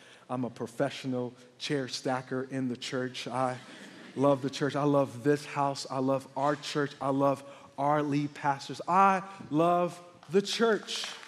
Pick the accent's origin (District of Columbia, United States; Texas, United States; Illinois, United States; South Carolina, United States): Texas, United States; San Antonio; me and my wife, we're from San Antonio, Texas. Shout out to our Stone Oak location, 210 Countdown City, San Antonio.